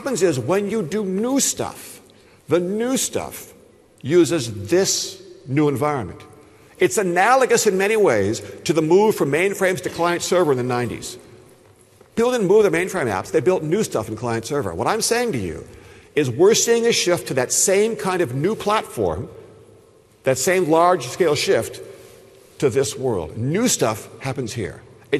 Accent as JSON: {"language": "English", "country": "United States", "said": "Europeans say EaaS, but I say IaaS all the time as an American."}